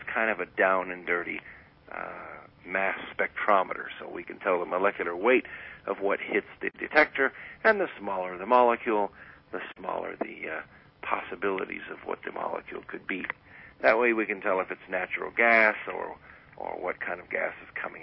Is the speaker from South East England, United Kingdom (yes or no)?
no; Scotland, United Kingdom; After all, I'm a Scot. I'm kind of used to that temperature.